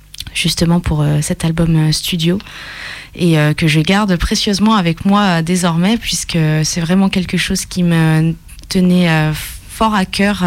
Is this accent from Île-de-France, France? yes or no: no; Mâcon, Bourgogne-Franche-Comté, France; parce que je suis originaire de Mâcon, pas très loin.